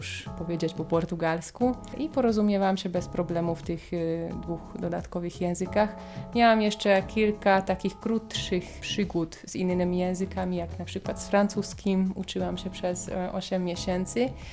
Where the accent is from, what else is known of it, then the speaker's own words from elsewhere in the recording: Hungary; Polish is a second language; moved away as an adult; now in Poland; jestem z Węgier, jestem 100% Węgierką, ale mieszkam od 10 lat tutaj w Polsce i od 8 lat na Śląsku.